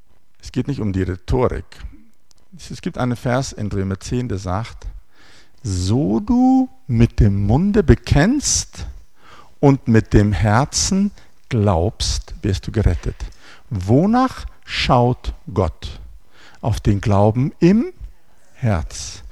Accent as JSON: {"language": "German", "country": "South Africa", "tie": "born or raised there", "said": "ich bin ein Exilpreuße, ich kann es auch nicht ändern, ich bin in Südafrika aufgewachsen und alle meine Genen kommen aus der Lüneburger Heide und Berlin, also die Hälfte von dort und die Hälfte von dort."}